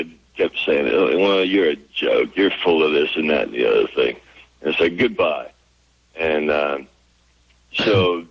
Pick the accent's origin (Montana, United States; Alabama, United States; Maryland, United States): Alabama, United States; Tuscaloosa; But I'm from Tuscaloosa.